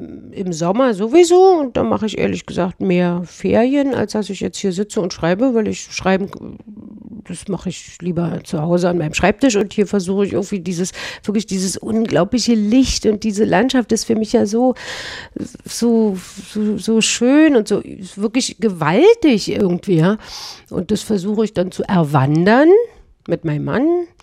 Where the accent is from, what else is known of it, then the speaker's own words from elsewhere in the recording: Berlin, Germany; moved away as an adult; now in Strasbourg, France; obwohl ich ja in Straßburg wohne und nicht so weit von der Schweiz entfernt bin. Aber ich stamme ja aus Berlin und da war und habe sozusagen das erste Drittel meines Lebens in Berlin verbracht.